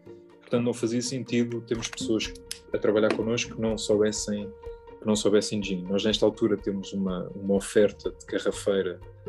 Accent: Portugal; conseguimos fazer, enquanto portugueses, conseguimos fazer uma coisa muito interessante

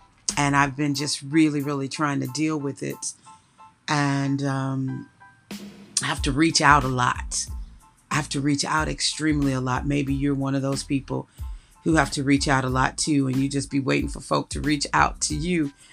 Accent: United States; now in United Kingdom; As an American artist in the UK and pioneering a sound of music, when I first came here, there wasn't even a genre for house yet.

